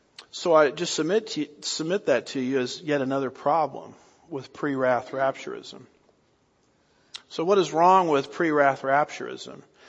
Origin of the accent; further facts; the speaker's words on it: United States; I have in my garage, because I'm an American, and it's my right to have it, two cars